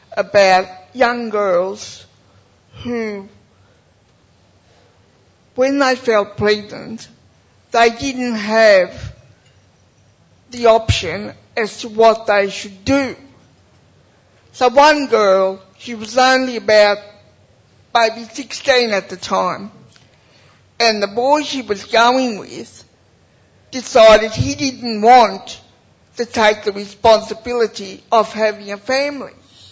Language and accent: English; Cobram, Victoria, Australia; I come all the way from Cobram.